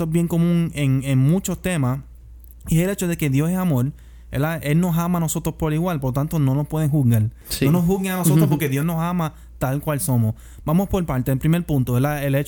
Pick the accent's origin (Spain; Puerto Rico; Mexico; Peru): Puerto Rico; yo tengo el derecho a votar porque soy por nacimiento puertorriqueño.